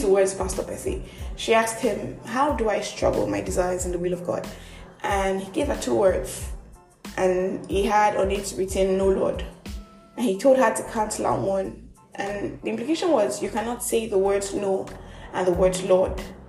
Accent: Nigeria; I am that Nigerian Christian dog colleague, and this is another episode of Just Talk.

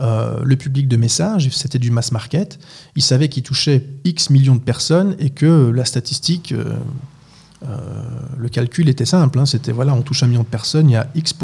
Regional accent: Belgium; là ici en Europe, enfin en Belgique en particulier, j'ai grandi en Belgique

